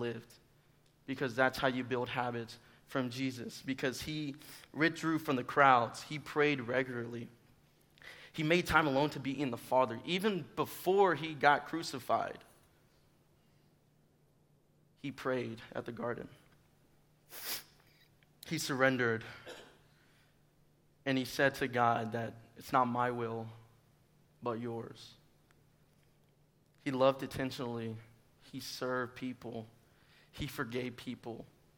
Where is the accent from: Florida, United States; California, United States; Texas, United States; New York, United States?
Texas, United States; Childress; I'm from Childress, Texas, and I'm an exercise science major, and I am a member of Alpha Chi Delta.